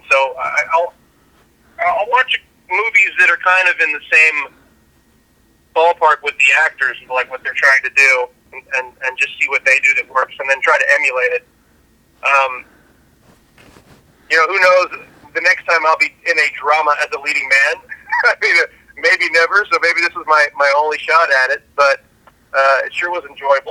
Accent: Alabama, United States; I went to LSU for 1 year, but I grew up in Alabama

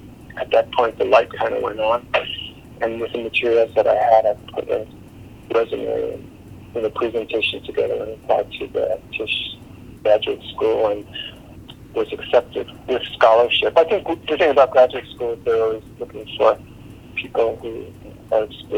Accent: New York City, New York, United States; I grew up in New York City

